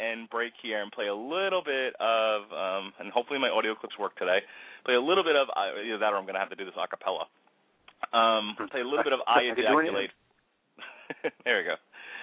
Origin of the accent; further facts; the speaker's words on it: New York, United States; now in Tampa, United States; I live in Tampa now. I'm actually from New York, but I live in Tampa